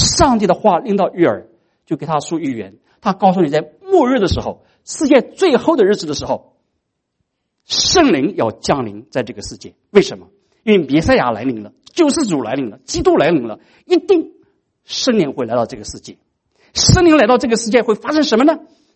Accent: China; 我们中国人说，外行人看什么？看热闹

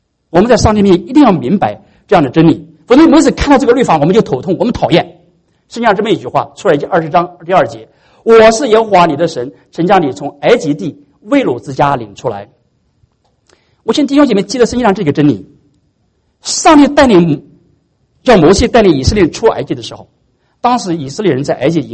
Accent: China; 我们中国人有句话说，月黑风高夜，杀人放火天。

